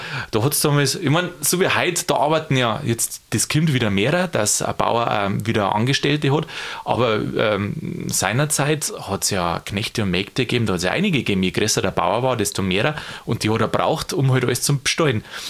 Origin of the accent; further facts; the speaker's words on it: Bavaria, Germany; ich komme ja da aus Niederbayern